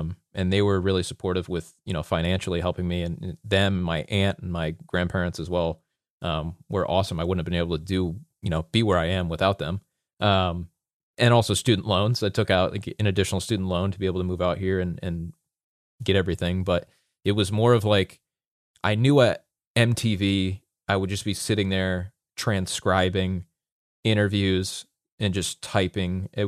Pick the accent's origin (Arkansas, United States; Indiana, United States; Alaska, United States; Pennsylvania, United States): Pennsylvania, United States; I grew up in the Pocono Mountains in Pennsylvania. There is not a sports team there that I want to work for anyway.